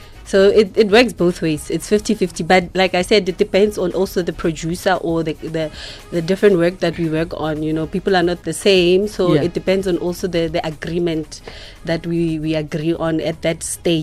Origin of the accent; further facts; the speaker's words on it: Soshanguve, Gauteng, South Africa; I'm very bad with Nguni, my Nguni language, you know. I'm from Soshanguve.